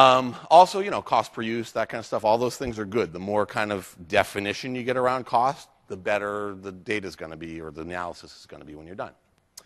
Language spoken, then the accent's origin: English; East Coast, United States; It's beautiful, especially I'm from the East Coast.